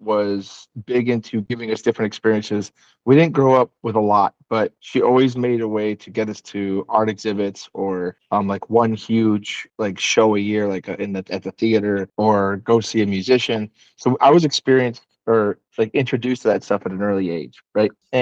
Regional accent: Detroit, Michigan, United States; So the short, like abridged version is I was born and raised in Metro Detroit in the auto industry.

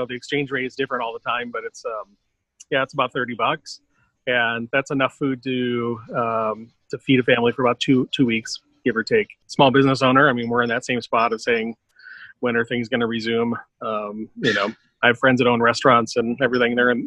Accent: Indiana, United States; now in San Diego, United States; I grew up in Northern Indiana where when you would drive around in the summer, you'd see all those little roadside stands

